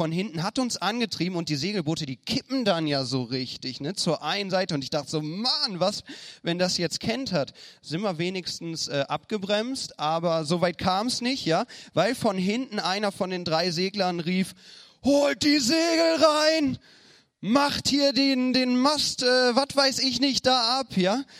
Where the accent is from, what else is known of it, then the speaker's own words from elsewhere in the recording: Cologne, North Rhine-Westphalia, Germany; Ich bin nicht von hier, ich komme auch nicht aus dem Norden, ja, ich komme aus Köln